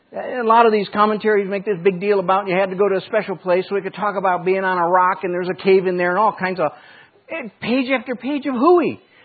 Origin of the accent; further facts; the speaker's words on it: Michigan, United States; also born or lived in Colorado / Montana; I was raised a Catholic in Michigan. But by the time I got to Colorado, I was a non-practicing Catholic. When we got to Montana, we began to practice, not Catholicism.